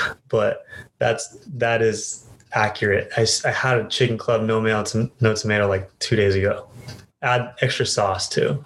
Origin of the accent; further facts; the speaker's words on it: San Jose, California, United States; So, I mean, I'm from San Jose. So the Earthquakes have always had to be on my radar.